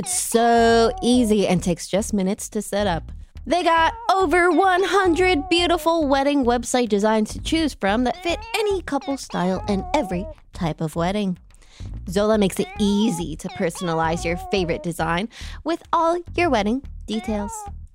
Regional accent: Canada; However, I could also receive a degree at home in Canada at a university in a much larger city.

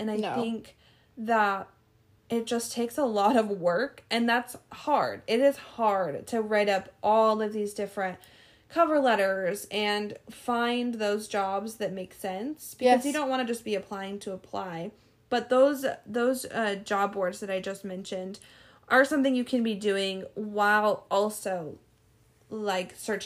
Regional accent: Arizona, United States; Yeah, so Grand Canyon University, from my home state, Arizona, does an amazing military spouse scholarship.

